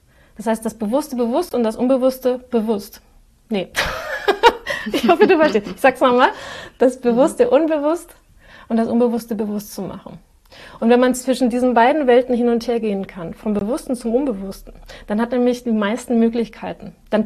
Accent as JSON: {"language": "German", "country": "Spain", "said": "Ich sage immer, ich bin Spanierin und neige zur Übertreibung."}